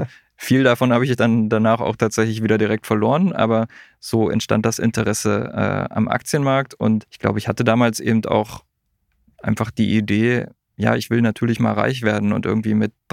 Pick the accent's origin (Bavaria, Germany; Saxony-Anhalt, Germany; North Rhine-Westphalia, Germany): Saxony-Anhalt, Germany; Wittenberg; Ursprünglich komme ich aus der Lutherstadt Wittenberg, bin dort groß geworden, habe BWL studiert